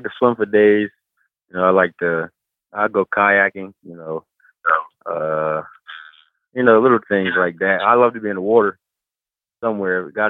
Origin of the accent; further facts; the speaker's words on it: Connecticut, United States; You know, growing up in Connecticut, you know, I was probably, my house probably like 15 minutes from the stadium.